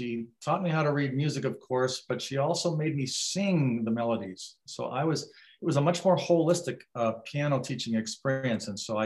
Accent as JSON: {"language": "English", "town": "Brooklyn", "region": "New York", "country": "United States", "tie": "born there", "said": "You know, I was born in Brooklyn, New York."}